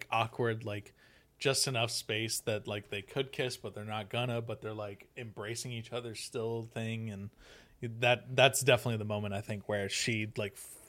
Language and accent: English; Florida, United States; when I grew up in Florida and we would go down to Cape Canaveral